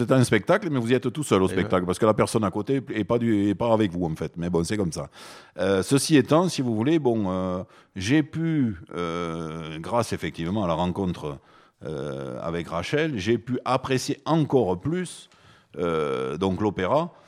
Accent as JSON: {"language": "French", "country": "Italy", "lives_now": "Toulouse, France", "said": "bon je suis italien comme mon nom peut le laisser présumer."}